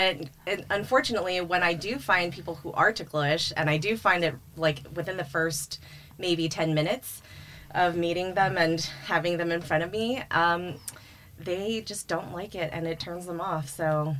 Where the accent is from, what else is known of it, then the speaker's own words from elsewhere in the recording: San Francisco, California, United States; now in Los Angeles, United States; So I am originally from San Francisco. However, mm-hmm. I have been living in Los Angeles, City of Angels, for over 12 years now.